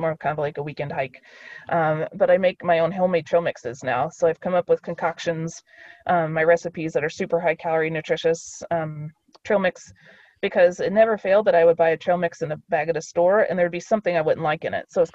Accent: Kentucky, United States; I grew up in Kentucky. I love cheese grits.

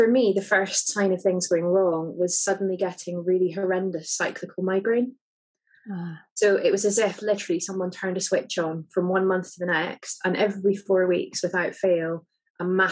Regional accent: Scotland, United Kingdom; now in England; I'm originally from Scotland. I'm now living and working in England due to kind of career push.

